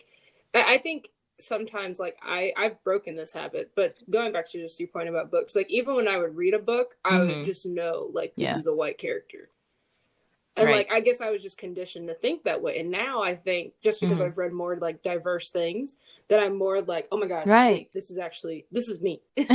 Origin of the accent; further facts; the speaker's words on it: Atlanta, Georgia, United States; Like I remember growing up in Atlanta, you had